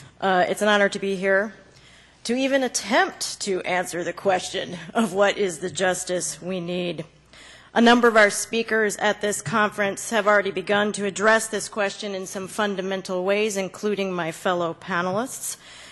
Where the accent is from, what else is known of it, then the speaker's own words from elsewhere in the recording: United States; now in Canada; my perspective is as an American who has been steeped in the U.S. rhetoric of the war on crime, the war on drugs, and the war on terror